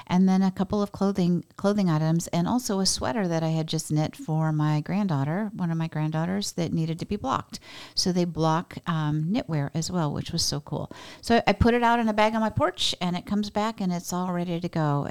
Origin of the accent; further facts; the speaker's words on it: Oregon, United States; I know I'm from Oregon